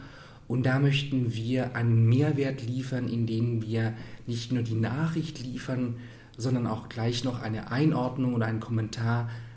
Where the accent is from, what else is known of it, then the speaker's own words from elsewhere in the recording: Leutkirch im Allgäu, Baden-Württemberg, Germany; historisch gesehen bin ich Schweizer, denn ich komme aus dem Allgäu, was mal zum Klosterbezirk St. Gallen gehört. Also in Leutkirch im Allgäu, meiner Heimatstadt, da gibt es bei gutem Wetter einen wunderschönen Blick auf den Sentis.